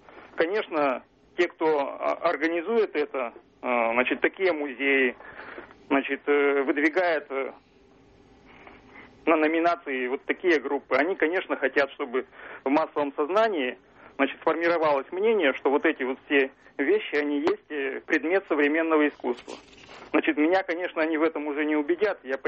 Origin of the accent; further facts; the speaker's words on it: Perm, Perm Krai, Russia; я из Перми.